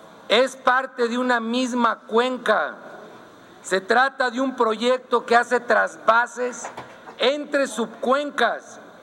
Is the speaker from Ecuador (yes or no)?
no; León, Guanajuato, Mexico; Soy de León, soy diputado por León, fui presidente municipal de León, pero mi abuela es de Jalostotitlán, mi abuelo es de San Juan de los Lagos, mi esposa es de San Miguel el Alto